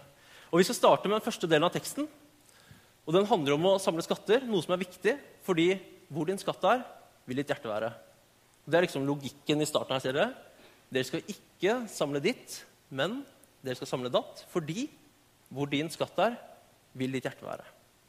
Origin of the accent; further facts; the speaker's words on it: Oslo, Norway; Jeg født og oppvokst her i Oslo faktisk.